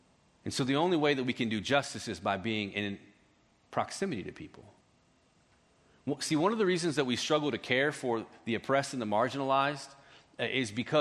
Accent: Marietta, Georgia, United States; I'm a white guy growing up in Marietta. I grew up in a predominantly African American neighborhood

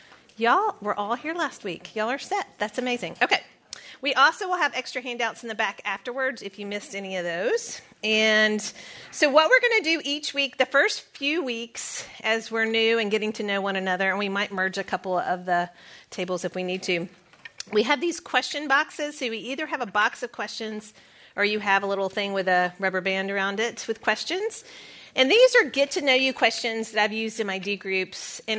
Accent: Brentwood, Tennessee, United States; also born or lived in Dixon; So I was born in Brentwood, Nashville, Tennessee. I'm a Tennessean. So I lived in Dixon, Tennessee for a little bit on a farm, which is back then, it was the middle of nowhere. Then moved to Brentwood, Tennessee.

